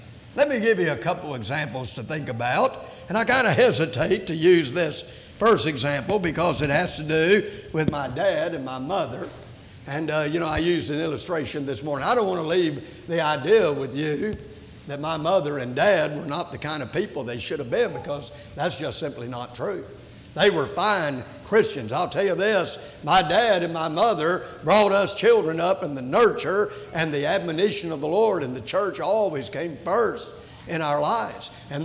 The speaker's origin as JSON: {"language": "English", "town": "Houston", "region": "Texas", "country": "United States", "tie": "born or raised there", "said": "Of course, you know, we was raised in Houston."}